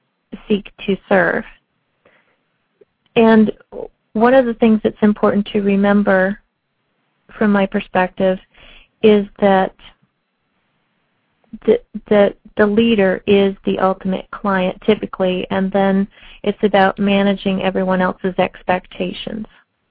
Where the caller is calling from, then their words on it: Atlanta, Georgia, United States; I'm calling from Atlanta.